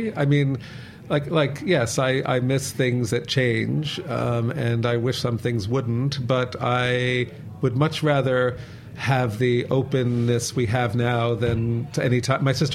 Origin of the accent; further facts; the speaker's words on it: United States; Maybe that's because I'm American. I don't know.